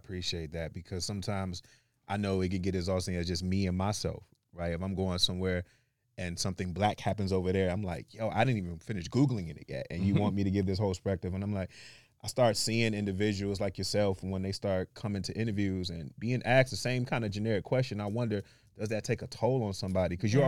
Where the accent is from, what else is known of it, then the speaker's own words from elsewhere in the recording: Detroit, Michigan, United States; I'm from Detroit, though. That's totally fine.